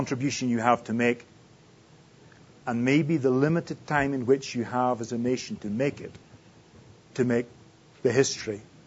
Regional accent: United Kingdom; as a Brit who had the biggest empire the world has ever seen

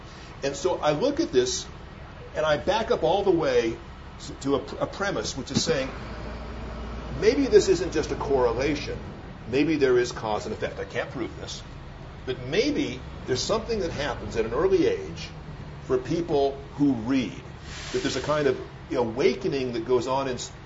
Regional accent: United States; Now, I mean, I was raised in America, so I naturally think that people that are readers are less active.

